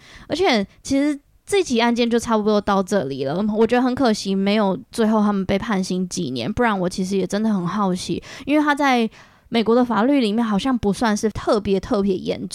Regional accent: Taiwan; 我小时候在台湾长大的时候

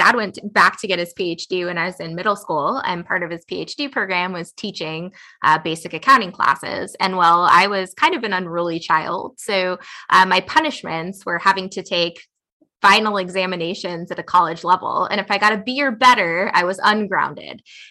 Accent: New York, United States; On the Upper West Side.

